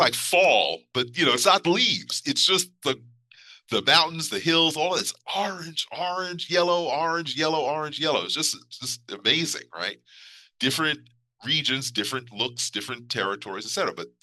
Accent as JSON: {"language": "English", "town": "New York City", "region": "New York", "country": "United States", "lives_now": "Boston, United States", "said": "she's from. Southern Illinois, from Belleville, and I'm from New York City, and then we ended up here in Boston to go to school"}